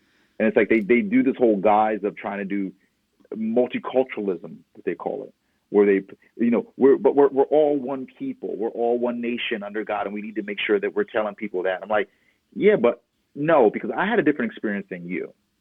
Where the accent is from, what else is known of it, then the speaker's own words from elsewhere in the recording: New Jersey, United States; Even growing up in New Jersey, living in the suburbs, you know, it's been rough.